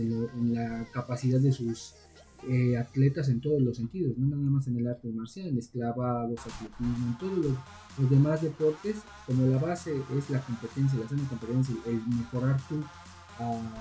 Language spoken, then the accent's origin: Spanish; Mexico; nos inculcan como mexicanos desde niños.